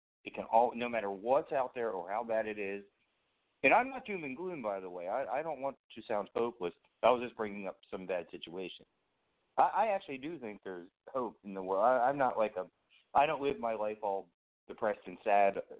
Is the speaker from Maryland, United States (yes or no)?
yes; Baltimore, Maryland, United States; Like, I'm from Baltimore originally, and I lived in D.C. for a little while, or right near D.C.